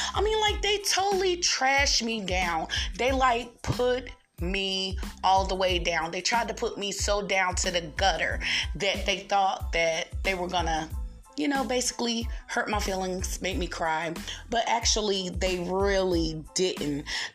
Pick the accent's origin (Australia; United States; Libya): United States; Raleigh, North Carolina; People, I have never been so embarrassed in my hometown. That is my hometown, Raleigh, North Carolina.